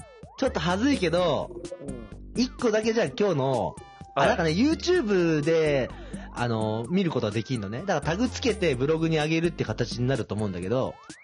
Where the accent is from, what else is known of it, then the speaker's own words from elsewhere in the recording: Mie, Japan; 俺はもう生まれて育ったのは三重なんですけど、